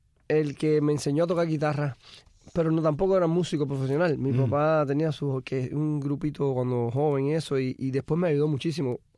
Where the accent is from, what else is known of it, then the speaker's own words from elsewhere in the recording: Alamar, Havana, Cuba; yo me crié en Alamar